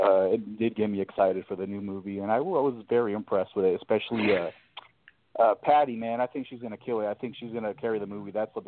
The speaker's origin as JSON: {"language": "English", "region": "Arizona", "country": "United States", "said": "I'm from Arizona, and I am with the Arizona Ghostbusters."}